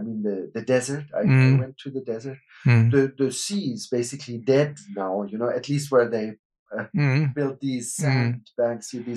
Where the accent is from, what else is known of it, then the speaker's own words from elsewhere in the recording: Munich, Bavaria, Germany; I am from Munich, and sitting in Munich, it would never, ever come to my mind that I would write Bavarian music.